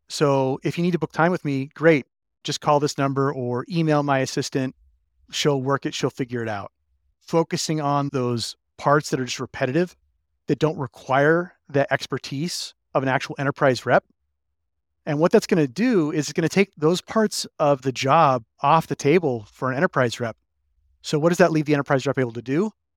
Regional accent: Detroit, Michigan, United States; I think about growing up in Detroit, I was there when the assembly lines workers were being replaced by robotics.

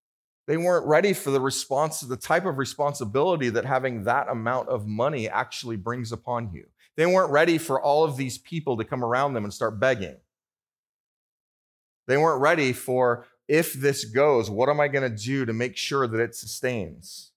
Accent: California, United States; I'm from California, so we can't do that there because there's no clear air.

